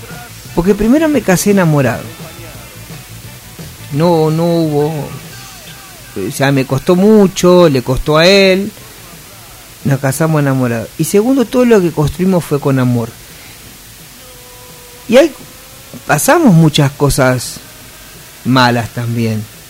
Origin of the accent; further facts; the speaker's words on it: Argentina; porque somos argentinos y porque no somos ni Chile ni China ni Estados Unidos ni Venezuela ni Cuba, somos Argentina